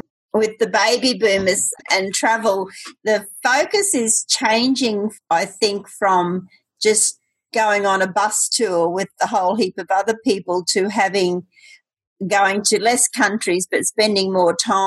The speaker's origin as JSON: {"language": "English", "country": "Australia", "said": "Oh, well, I'm from Australia. We're the biggest island in the world."}